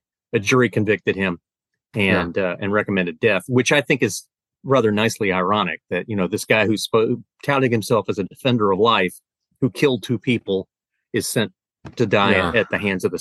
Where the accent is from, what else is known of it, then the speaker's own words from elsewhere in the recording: Pensacola, Florida, United States; Okay, so I'm from Pensacola. I spent the first 5 years of my career working for the Pensacola News Journal.